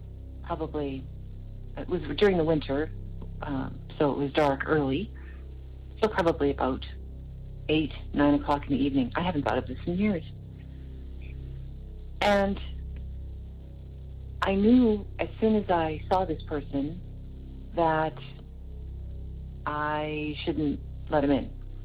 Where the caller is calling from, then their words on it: Brandon, Manitoba, Canada; Hi, I'm calling from Brandon, Manitoba in Canada.